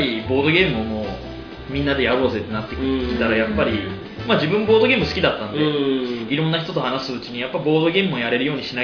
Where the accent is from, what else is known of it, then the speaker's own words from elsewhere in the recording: Aichi, Japan; born there; はい、そうです。三河です。